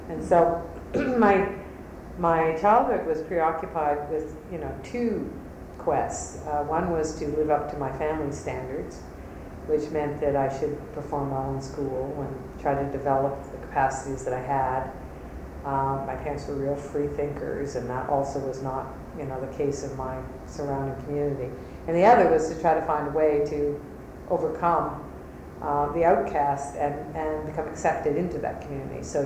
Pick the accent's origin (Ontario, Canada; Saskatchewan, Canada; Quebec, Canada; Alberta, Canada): Quebec, Canada; Montreal; So I grew up in Montreal, in an English suburb of Montreal called Montreal West, which at that point, Montreal was very segregated. French lived in some parts of town, English in others.